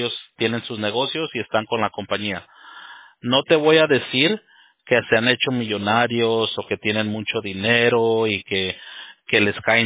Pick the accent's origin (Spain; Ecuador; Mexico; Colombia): Mexico; now in United States